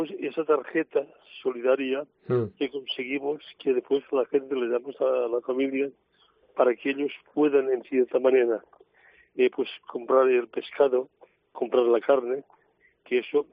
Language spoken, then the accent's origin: Spanish; Valencian Community, Spain; Los valencianos somos, o los españoles, somos muy solidarios.